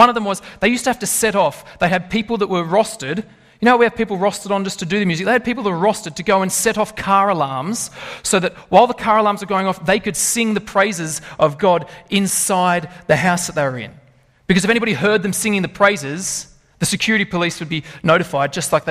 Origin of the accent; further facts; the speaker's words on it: Lithgow, New South Wales, Australia; I'm from Lithgow, so it's not a surprise.